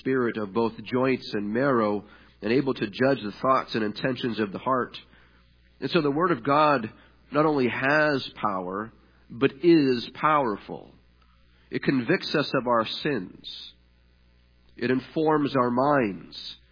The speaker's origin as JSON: {"language": "English", "town": "Gilmanton Iron Works", "region": "New Hampshire", "country": "United States", "tie": "born or raised there", "said": "But we planted in my hometown of Gilmanton, Ironworks, New Hampshire."}